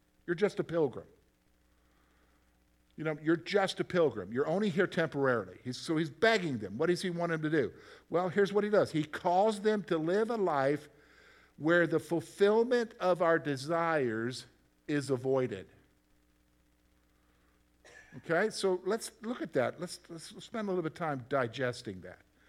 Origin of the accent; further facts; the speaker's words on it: the Carolinas, United States; I grew up in the Carolinas.